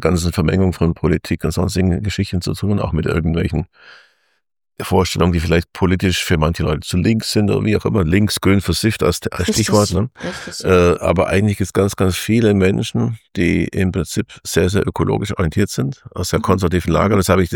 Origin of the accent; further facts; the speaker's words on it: Marktoberdorf, Bavaria, Germany; ich komme aus dem Ortmarkt Oberdorf, wo Fendt ist, die große Traktorenfirma Fendt, und meine halbe Familie arbeitet da.